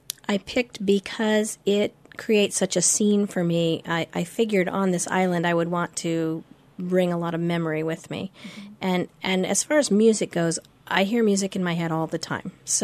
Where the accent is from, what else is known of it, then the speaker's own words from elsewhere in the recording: Sitka, Alaska, United States; also born or lived in Georgia / Oklahoma / Germany / Illinois; I was an Army brat, so I was born in Georgia and lived in Oklahoma and Germany and Illinois and North Carolina and then up in the interior of Alaska and then very briefly down in Washington State